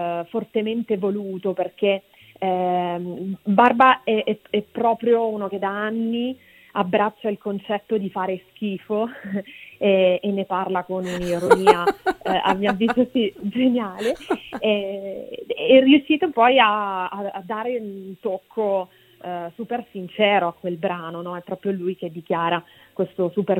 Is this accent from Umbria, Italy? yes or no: no; Rome, Lazio, Italy; Roma è un'altra città a me vicina, e tu lo sai, è un'altra città che mi ha cresciuto, come si dice, dalle mie parti